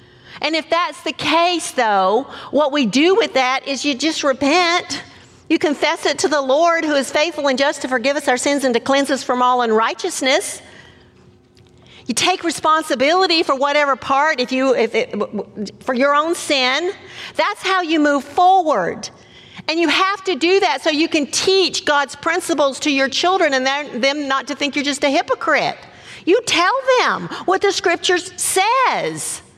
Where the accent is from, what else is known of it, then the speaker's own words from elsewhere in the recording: the Carolinas, United States; I grew up in the Carolinas. I did not even know a northerner until I went to college.